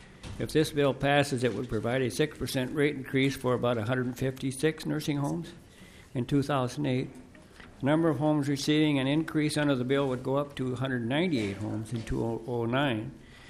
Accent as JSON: {"language": "English", "town": "Tracy", "region": "Minnesota", "country": "United States", "tie": "born or raised there", "said": "I live 4 miles from Tracy. That's my hometown."}